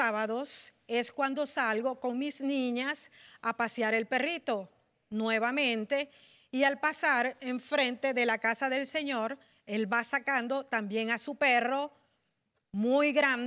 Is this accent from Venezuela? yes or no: yes; Venezuela; Yo soy de Venezuela.